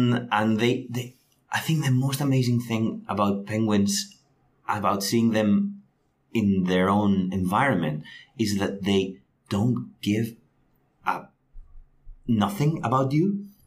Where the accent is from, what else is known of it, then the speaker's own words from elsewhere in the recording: Spain; now in Oxford, United Kingdom; I'm from Spain. I'm studying here at Oxford